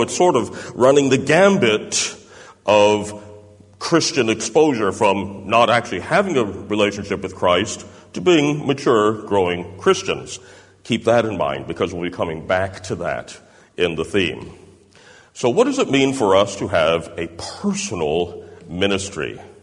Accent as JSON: {"language": "English", "region": "Tennessee", "country": "United States", "said": "And, you know, I'm from Tennessee"}